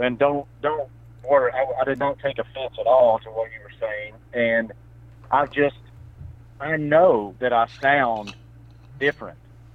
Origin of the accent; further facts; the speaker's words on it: Harrisburg, Virginia, United States; I'm from Harrisburg, man. I am from Appalachia. And my buddies actually pick, my buddies back home pick on me because they think I've gotten a little bit too corporate. And then my accent has gotten a little too city-fied.